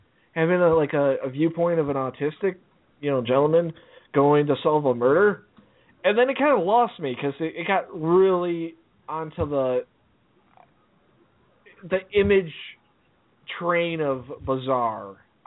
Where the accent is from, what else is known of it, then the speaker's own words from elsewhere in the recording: Cleveland, Ohio, United States; It's funny because, little side note, I'm from Cleveland.